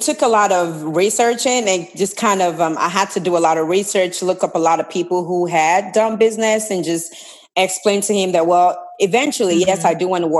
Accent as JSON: {"language": "English", "country": "Nigeria", "said": "Well, so I am Nigerian. Nigerian"}